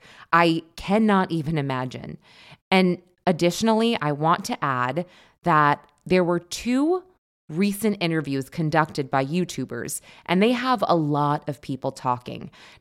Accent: Northeast, United States; And I'm from the Northeast, so this was a bit confusing for me just to say all of the states and the counties.

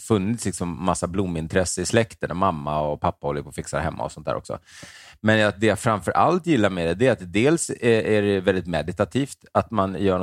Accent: Stockholm, Stockholm County, Sweden; born there; Min morfar var ju från Hudiksvall då. Mamma är född i Hudiksvall, jag är född i Stockholm.

